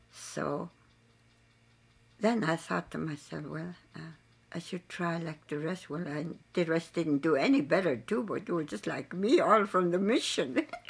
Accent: Bethel, Alaska, United States; now in Holy Cross, United States; From Bethels.

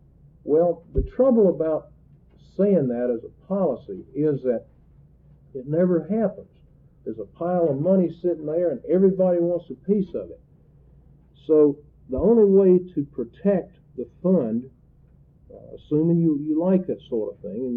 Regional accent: North Carolina, United States; I grew up in North Carolina

